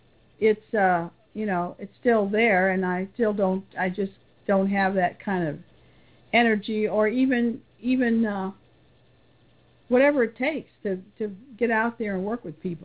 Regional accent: United States; I'm an American. I'm not a German. And I don't even speak German, for goodness sake.

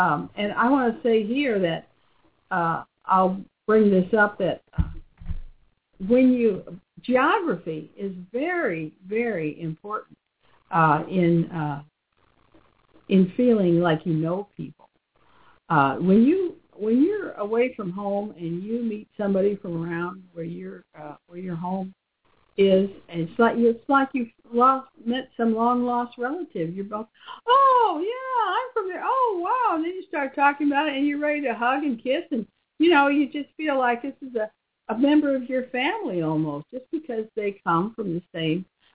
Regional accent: Texas, United States; And we chatted a bit and found out that she was from Texas. And I said, I'm from Texas.

